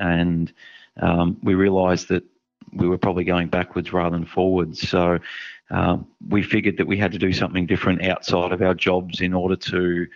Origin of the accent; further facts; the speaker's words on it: Ballarat, Victoria, Australia; born there; I was born in Ballarat in regional Victoria and stayed there, I think, till I was about grade two or grade three.